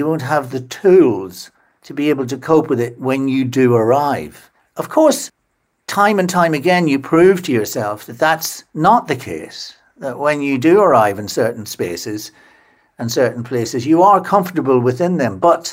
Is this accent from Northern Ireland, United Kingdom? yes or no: yes; Enniskillen, Northern Ireland, United Kingdom; I grew up in Enniskillen, which is a beautiful market town in the west of Northern Ireland.